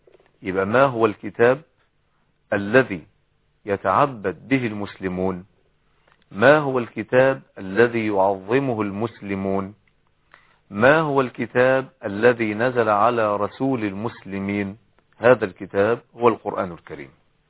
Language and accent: Arabic; Egypt; يعني الصبيان الذين يلعبون في الزوايا والحواري عندنا في مصر وفي غيرها